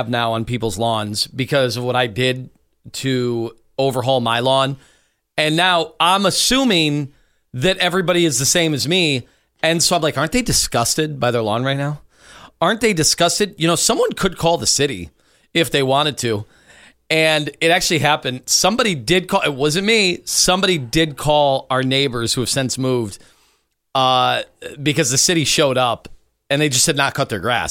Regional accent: Chesterland, Ohio, United States; Bigger lots, like I had when I grew up in Chesterland

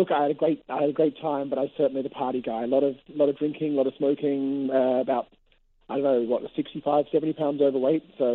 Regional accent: Sydney, New South Wales, Australia; also born or lived in Perth; now in Hong Kong; So I grew up in Sydney in Australia and went to university in Perth in Australia and then moved here. But I got a terrible accent because my parents were English, so I never really got a good accent from anywhere.

